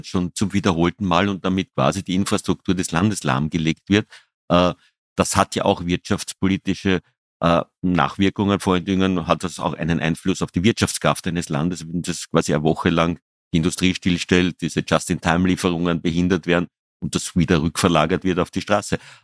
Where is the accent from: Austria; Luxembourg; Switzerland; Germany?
Austria; Man merkt es ja als Österreicher ein bisschen